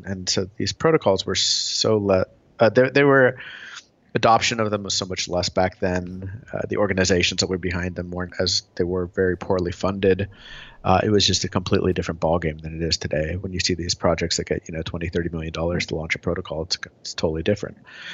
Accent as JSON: {"language": "English", "town": "Tulsa", "region": "Oklahoma", "country": "United States", "tie": "born or raised there", "lives_now": "California, United States", "said": "I was born in the U.S., but both my parents are Bolivian. So I guess I kind of identify with that. I grew up in Oklahoma, Tulsa, Oklahoma, of all places."}